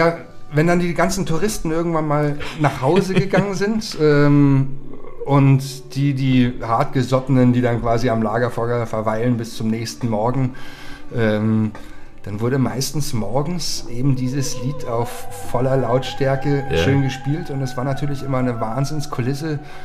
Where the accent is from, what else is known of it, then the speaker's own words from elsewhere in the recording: Bavaria, Germany; Bei uns in Bayern ist es leider noch so, dass es sehr, sehr vernachlässigt wird.